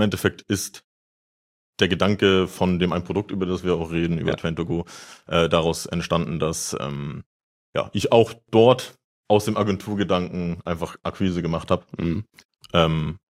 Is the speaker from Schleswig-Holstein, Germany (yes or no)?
yes; Rendsburg, Schleswig-Holstein, Germany; Ja, wie du schon gesagt hast, ich komme aus Rendsburg, aus dem hohen Norden.